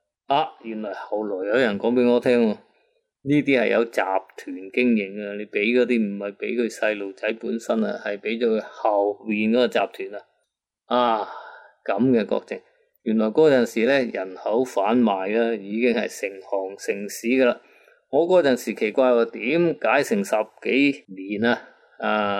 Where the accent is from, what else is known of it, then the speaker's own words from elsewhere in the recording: Hong Kong; 我哋香港人一行过罗湖关呢，